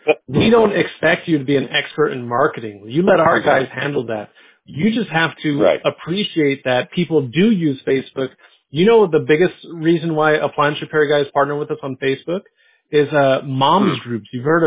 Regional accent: San Diego, California, United States; When I grew up in San Diego and I drove up to Northern California to go to school

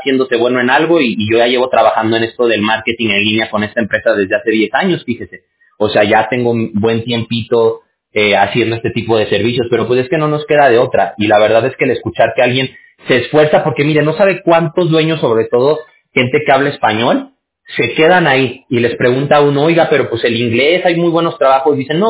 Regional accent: Mexico; now in California, United States; Yo soy mexicano, yo soy de México.

